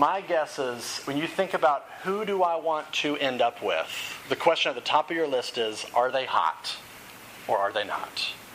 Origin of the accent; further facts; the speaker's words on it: Texas, United States; Now, I grew up in Texas, and a lot of my friends that I went to high school with went to a big Christian university in Texas